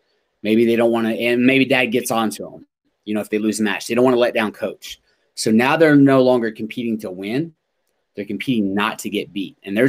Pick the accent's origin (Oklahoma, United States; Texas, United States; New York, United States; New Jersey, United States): Oklahoma, United States; But I grew up in Oklahoma. I love OU football.